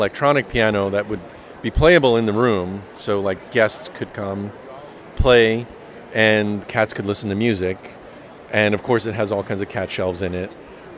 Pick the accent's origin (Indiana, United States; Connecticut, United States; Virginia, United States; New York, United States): New York, United States; now in Melbourne, United States; We're here in Melbourne, Florida. I'm from New York originally. I've been down here, down here like 13 years almost.